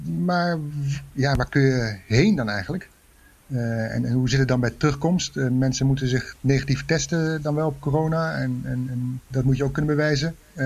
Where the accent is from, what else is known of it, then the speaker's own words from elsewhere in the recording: Netherlands; Wij zouden daar wel wat van kunnen leren als Hollanders, toch?